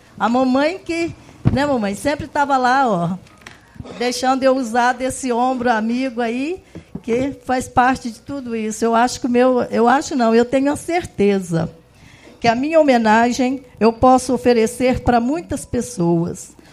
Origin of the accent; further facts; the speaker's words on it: Durandé, Minas Gerais, Brazil; born there; a minha família já é de Martins Soares. Eu sou nascida em Durandé, mas fui registrada aqui.